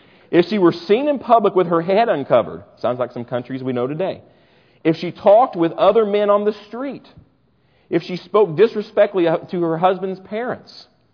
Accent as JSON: {"language": "English", "region": "Kentucky", "country": "United States", "said": "because I'm from Kentucky, I mean, I don't even wear shoes in Kentucky"}